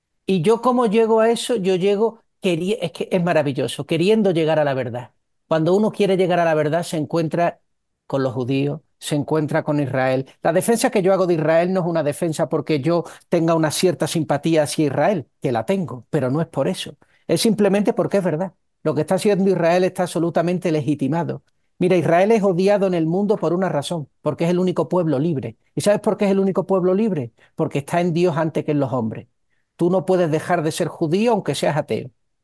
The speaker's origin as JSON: {"language": "Spanish", "country": "Spain", "said": "yo llevo 41 años siendo español. ¿Ok? 41 años siendo español desde que nací."}